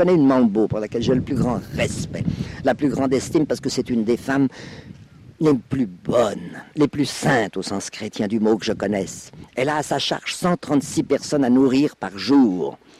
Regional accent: Brittany, France; Je suis breton. Ma famille est originaire de Saint-Malo.

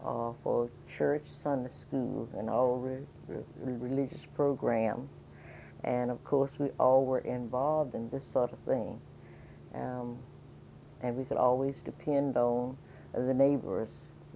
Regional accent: United States; Well, I was born in Halifax County, mm-hmm. and in a little community called the Eden Church Community.

